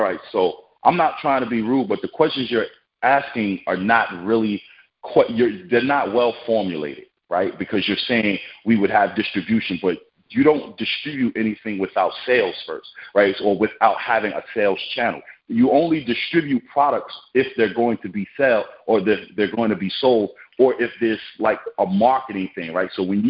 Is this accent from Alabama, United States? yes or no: no; New York, United States; New York. I'm from New York.